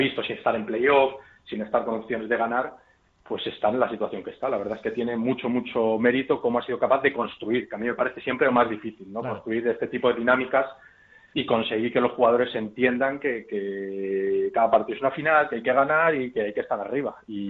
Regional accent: Spain; Soy el primer español

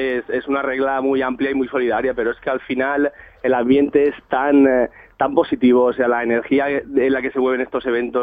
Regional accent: Spain; Somos nosotros, los españoles, jóvenes, viejos, mayores

